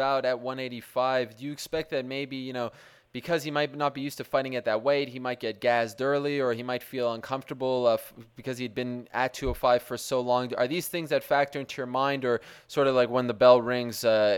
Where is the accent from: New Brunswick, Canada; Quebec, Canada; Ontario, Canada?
Quebec, Canada; Montreal; Because, well, I'm actually from Montreal. I've been to many events there